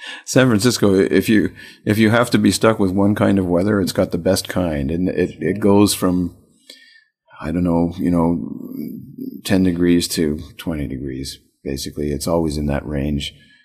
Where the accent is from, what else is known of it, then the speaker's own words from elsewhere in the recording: Canada; I have a wife and a baby in San Francisco. But it, but I feel very much a Canadian, and I feel like the what I grew up with as a Canadian